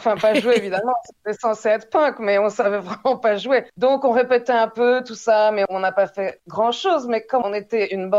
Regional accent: Paris, Île-de-France, France; J'ai grandi à Montmartre jusqu'à l'âge de 10 ans et après, on a déménagé dans le 5e, donc c'était une ambiance un peu différente. C'était le quartier latin

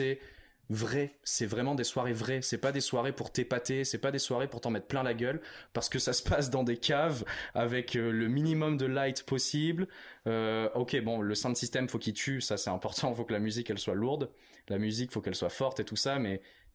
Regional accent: Réunion; Et moi, je viens de l'île de La Réunion.

